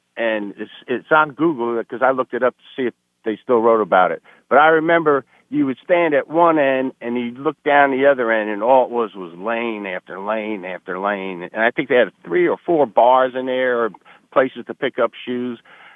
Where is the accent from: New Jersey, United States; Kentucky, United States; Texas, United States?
New Jersey, United States; Metuchen; Hey, I grew up in Metuchen, New Jersey.